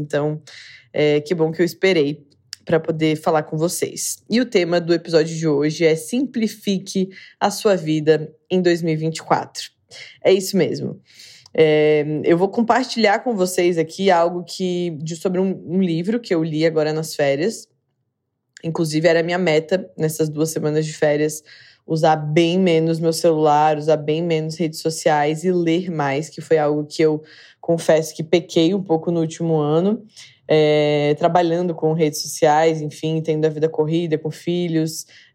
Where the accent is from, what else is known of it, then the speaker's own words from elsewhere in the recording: Santa Catarina, Brazil; now in São Paulo, Brazil; moro em São Paulo, sou natural de Santa Catarina, mas moro atualmente já há alguns anos em São Paulo.